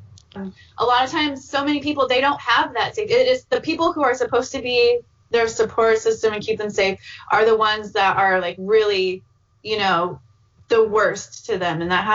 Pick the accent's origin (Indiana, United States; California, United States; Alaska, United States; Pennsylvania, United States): California, United States; I'm from Northern California, and they're there